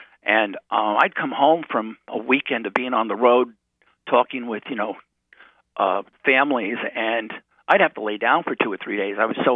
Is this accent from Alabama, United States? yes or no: no; New York, United States; And they didn't know I wasn't from California. They just assumed I was from California, which is the right that normally you would think that. But I went out from New York